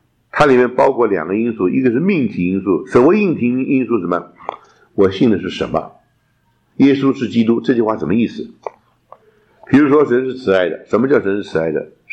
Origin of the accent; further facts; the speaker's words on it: China; 当然我们中国人说什么有心什么栽花花不发，无心插柳柳成荫